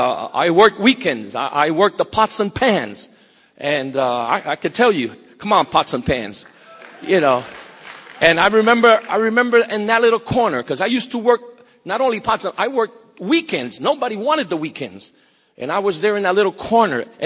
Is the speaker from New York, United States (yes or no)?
yes; New York City, New York, United States; born there; English is a second language; I was born in the Bronx in New York City, but I was one of those students who fell between the cracks in the educational system. Because I hardly could speak well English, and I still struggle with it because most of my preaching is in Spanish.